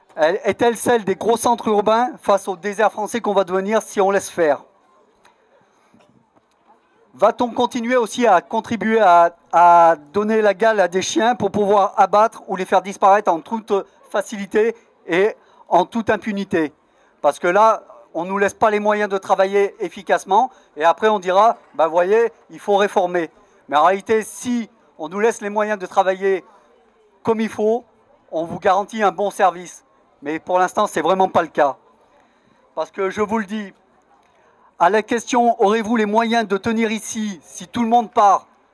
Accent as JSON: {"language": "French", "region": "Auvergne-Rhône-Alpes", "country": "France", "said": "je suis du Vercors, donc d'une zone très excentrée et diffuse."}